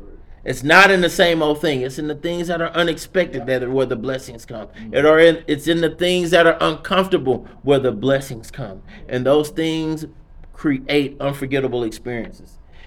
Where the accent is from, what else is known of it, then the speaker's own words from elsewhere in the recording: Augusta, Georgia, United States; You know, my hometown is actually Augusta, Georgia.